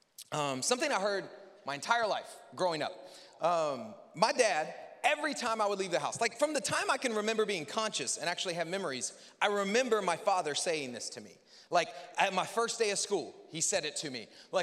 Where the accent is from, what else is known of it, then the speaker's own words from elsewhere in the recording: the South, United States; I'd be like, yes, sir, sir, I'm from the South.